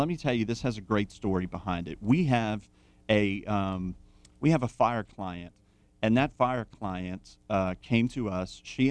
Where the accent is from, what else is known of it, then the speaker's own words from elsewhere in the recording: Thibodaux, Louisiana, United States; moved away; You know, I'm a Cajun boy, so we never ate raw fish. We didn't even have a sushi restaurant in Thibodeau. I didn't know what sushi was until I left the Deep South.